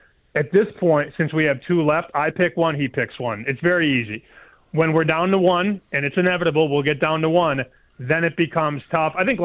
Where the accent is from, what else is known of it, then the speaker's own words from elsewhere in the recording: Chicago, Illinois, United States; I also, as a Chicagoan, I don't care if you put ketchup on your hot dog.